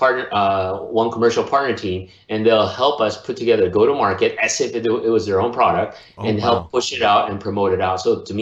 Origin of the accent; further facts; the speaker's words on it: Manila, Metro Manila, Philippines; I was born and raised in Manila and have a lot of good friends and family there.